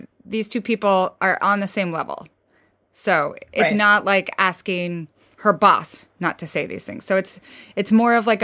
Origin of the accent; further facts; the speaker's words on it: Midwest, United States; I'm from the Midwest, sort of.